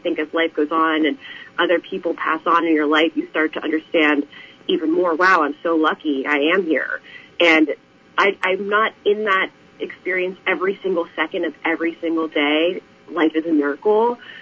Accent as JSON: {"language": "English", "region": "Florida", "country": "United States", "tie": "born or raised there", "said": "I grew up in South Florida in the United States"}